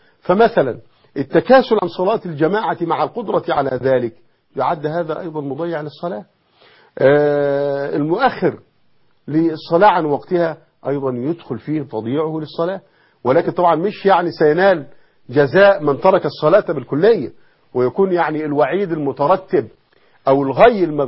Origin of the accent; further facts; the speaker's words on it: Egypt; ودي عادة عندنا في مصر أن أنت تدخل في جمعية